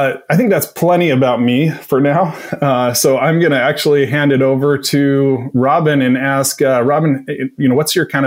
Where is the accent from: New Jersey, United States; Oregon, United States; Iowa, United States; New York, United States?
Oregon, United States; where I grew up in Northwest coastal Oregon.